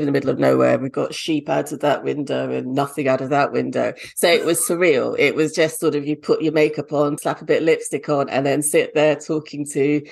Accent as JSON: {"language": "English", "country": "Nigeria", "tie": "born or raised there", "moved": "as an adult", "said": "I grew up in Nigeria. I lived in Nigeria till I was 20. So my experience of being Black is completely different to a Black American's experience or a Black person raised in Britain's experience."}